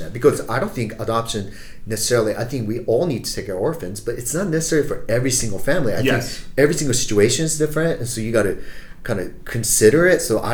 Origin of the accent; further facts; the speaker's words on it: Japan; growing up in Japan